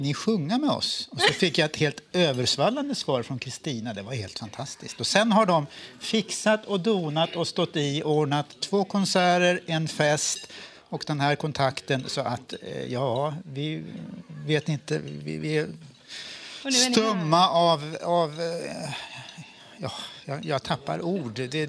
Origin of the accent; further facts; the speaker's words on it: Vänersborg, Västra Götaland County, Sweden; Vänersborg har vi varit i min hemstad